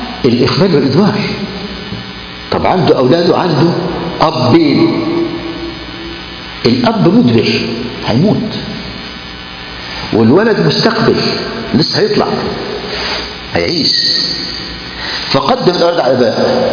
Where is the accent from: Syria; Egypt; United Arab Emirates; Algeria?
Egypt; احنا مصريين